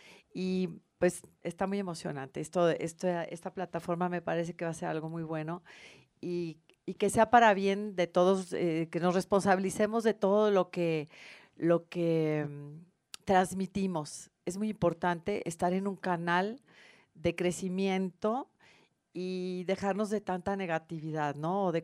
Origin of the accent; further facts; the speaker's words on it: Mexico; como mexicanos y como mujeres tenemos muchísimo que aportar